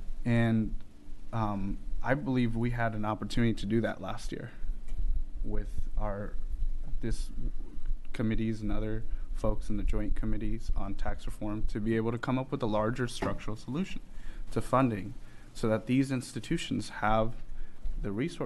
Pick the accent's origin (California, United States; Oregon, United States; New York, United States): Oregon, United States; Portland; So, I'm 30 years old, and I grew up in Portland.